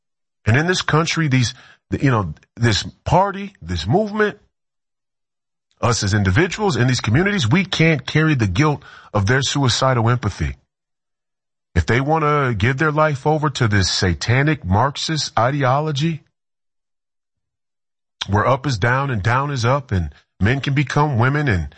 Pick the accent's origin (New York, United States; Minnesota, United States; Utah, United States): Minnesota, United States; But no, us Minnesotans, at one point, you know, however many million people, half of the people here in Minnesota are conservatives, are Republicans